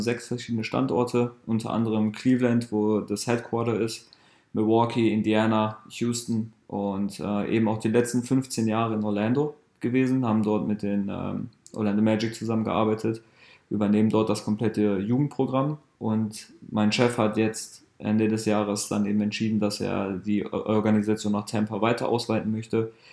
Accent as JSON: {"language": "German", "region": "North Rhine-Westphalia", "country": "Germany", "tie": "born or raised there", "said": "Also ich bin im Ruhrpott aufgewachsen."}